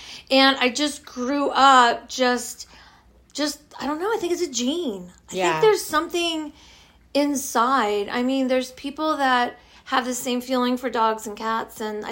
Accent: Virginia, United States; I was like 5 years old and I grew up in Virginia and my neighbor, we had not acre lots, but we had big lots.

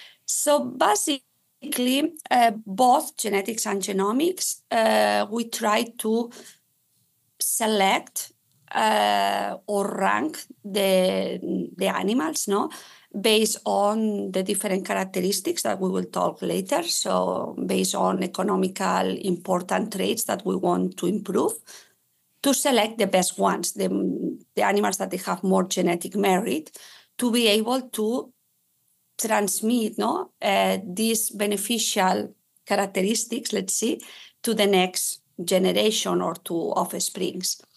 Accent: Spain; English is a second language; now in Canada; So I'm originally from Spain.

